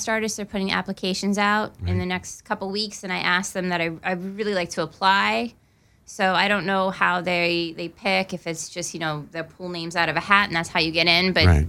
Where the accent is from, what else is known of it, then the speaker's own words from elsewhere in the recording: Pennsylvania, United States; I grew up in the Lehigh Valley, so near Fogelsville and Kutztown and, you know